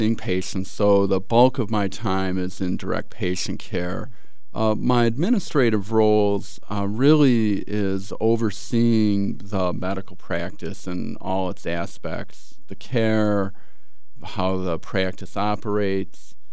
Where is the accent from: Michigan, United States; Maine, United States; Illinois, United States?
Michigan, United States; Livonia; now in Ann Arbor, United States; I'm actually from the area. I grew up in Livonia